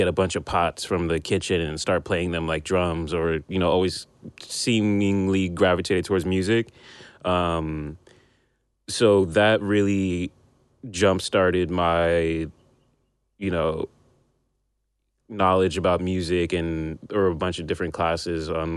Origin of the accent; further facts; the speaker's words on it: Union, New Jersey, United States; also born or lived in Brooklyn, United States; I was born in Brooklyn. My parents moved to New Jersey just so it would be like a safer place to grow up. And the first town that I lived in was Union, New Jersey